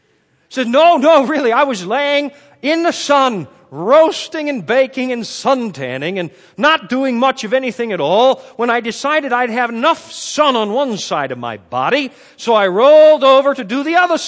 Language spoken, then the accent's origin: English; Canada; I revealed that I am Canadian.